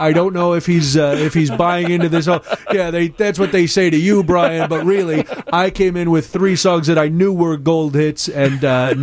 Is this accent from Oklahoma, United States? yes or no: no; Glenwood, Illinois, United States; Yeah, because I grew up in the south suburbs as well, so I'm very familiar with Crete. I'm from Glenwood, so not too far.